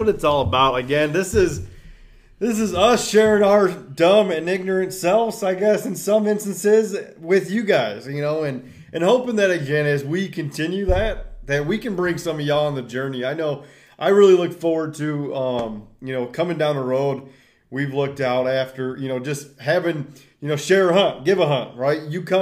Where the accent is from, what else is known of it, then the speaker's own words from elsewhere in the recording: Kansas, United States; born there; Yeah, I mean, I have a very weird accent. It's kind of like not Southern, but also Southern. I was born in Kansas, and, you know, I just claim it.